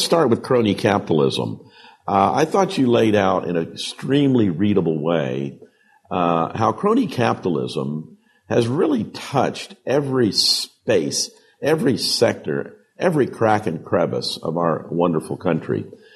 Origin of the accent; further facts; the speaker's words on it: Midwest, United States; I grew up in the Midwest.